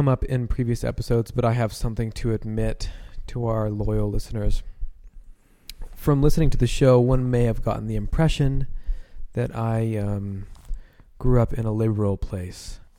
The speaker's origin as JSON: {"language": "English", "region": "Texas", "country": "United States", "tie": "born or raised there", "said": "I grew up in Texas. And if there's anything Texas is known for other than oil, it's completely crazy right-wing conservative radicals."}